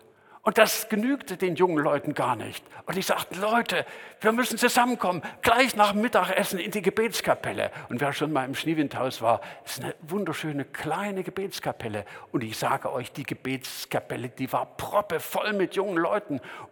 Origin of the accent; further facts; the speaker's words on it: Saxony, Germany; Ich stamme ja aus dem Erzgebirge, aus einer Gemeinde, die ähnlich groß war wie die Andreas-Gemeinde.